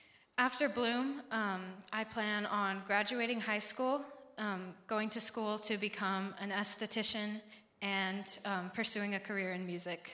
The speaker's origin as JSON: {"language": "English", "region": "Oregon", "country": "United States", "said": "I'm 17, and I'm from Central Oregon."}